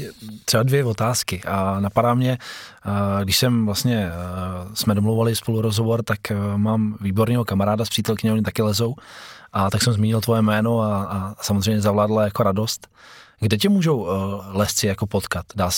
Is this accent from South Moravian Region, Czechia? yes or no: no; Pardubice, Pardubice Region, Czechia; Tak oni lezou, já jsem z Pardubic, oni lezou v Pardubicích, tak když přijedou do Prahy za tebou, tak